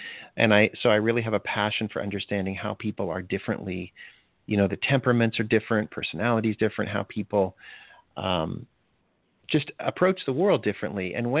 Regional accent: DR Congo; also born or lived in Botswana; I grew up in Africa. My parents were missionaries, and I spent most of my early year in Zaire, which is now the Democratic Republic of Congo, and then Botswana.

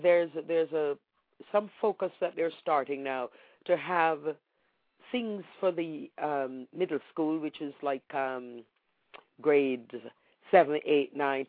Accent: Jamaica; if you remember back to the days when we were growing up in Jamaica

